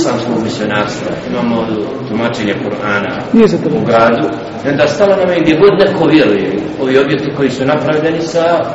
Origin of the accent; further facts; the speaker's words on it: Kalesija, Federation of Bosnia and Herzegovina, Bosnia & Herzegovina; born there; Ja rođen Kalesije, tamo tu sve.